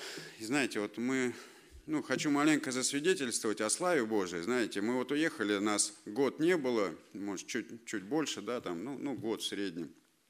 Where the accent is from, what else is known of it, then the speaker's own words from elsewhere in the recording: Tomsk, Tomsk Oblast, Russia; я сам томич, да, и мало того, что я родился в этом городе